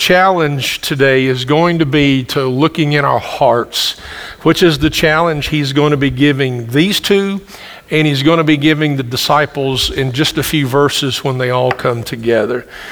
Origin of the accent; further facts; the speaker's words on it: Campbellsville, Kentucky, United States; moved away as an adult; We're from Campbellsville, is our home, even though we've been here moving on past 30 years of being here in this place.